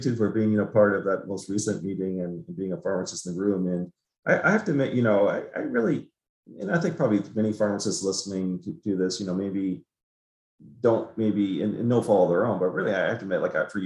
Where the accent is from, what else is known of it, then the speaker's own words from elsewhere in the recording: Bridgewater, Nova Scotia, Canada; an example, originally from Canada. So this small independent pharmacy where I briefly worked in my hometown of Bridgewater, Nova Scotia, this June